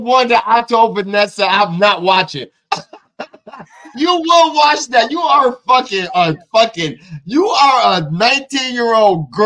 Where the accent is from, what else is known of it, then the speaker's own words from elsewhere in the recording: United States; And I'm American. Americans love murder.